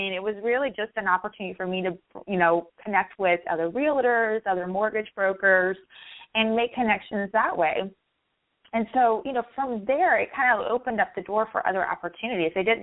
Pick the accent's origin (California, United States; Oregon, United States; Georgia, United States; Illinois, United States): Illinois, United States; now in Florida, United States; And, you know, I came from Illinois. So Florida was the furthest, I mean, in terms of climate